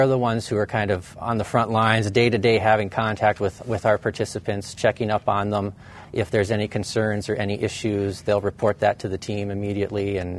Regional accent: Mandan, North Dakota, United States; I'm from Mandan, North Dakota, originally, born and raised there, graduated from high school in Mandan

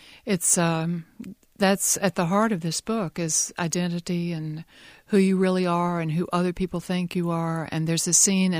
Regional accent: the South, United States; Well, I grew up in the South.

